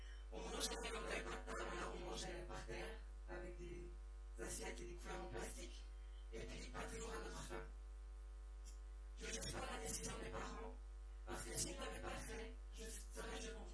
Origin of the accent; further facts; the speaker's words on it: France; ma famille a vécu jusqu'à mes 5 ans en région parisienne. Ah oui, pour ceux qui ne savent pas, nous, quand même, on est français.